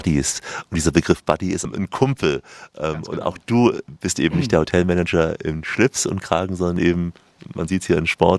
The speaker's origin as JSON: {"language": "German", "region": "Saxony", "country": "Germany", "said": "Ging mir auch so als Sachse, ne? Wir hatten es nur im Westfernsehen gesehen."}